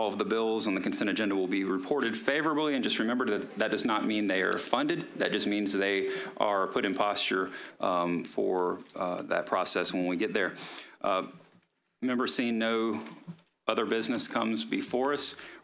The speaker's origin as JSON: {"language": "English", "region": "Florida", "country": "United States", "said": "I'm from the Panhandle, so just excuse me."}